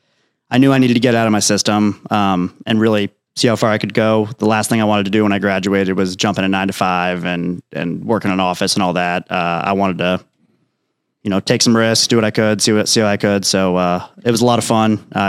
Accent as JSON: {"language": "English", "town": "Dublin", "region": "Ohio", "country": "United States", "tie": "born or raised there", "said": "So I grew up in Columbus, Ohio, near Columbus, Dublin. If you've seen the memorial, pretty close to Muirfield Village. Grew up there."}